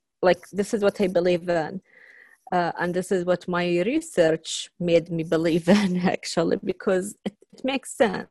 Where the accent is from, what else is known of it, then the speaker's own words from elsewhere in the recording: Saudi Arabia; moved away as an adult; now in United States; You know, I came from Saudi Arabia, so I really miss my family.